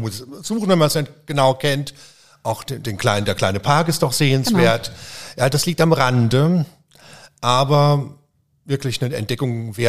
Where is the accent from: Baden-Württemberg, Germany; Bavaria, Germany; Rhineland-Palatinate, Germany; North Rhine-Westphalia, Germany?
Rhineland-Palatinate, Germany; Worms; Wiesbaden gehört ja noch zur Heimat im weiteren Sinne dazu. Also ich stamme aus Worms.